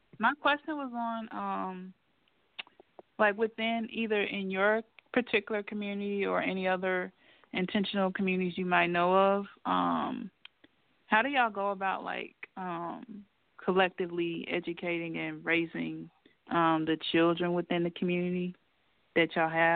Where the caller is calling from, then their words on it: Memphis, Tennessee, United States; calling from Memphis.